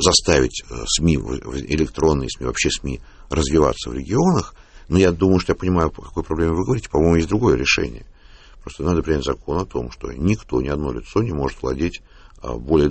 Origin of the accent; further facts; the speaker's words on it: Moscow, Russia; Ну, тут я с вами готов поспорить, как коренной москвич.